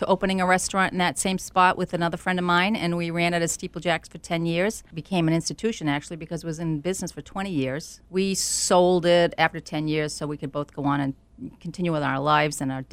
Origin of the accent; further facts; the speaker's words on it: Andover, Massachusetts, United States; I come from Andover.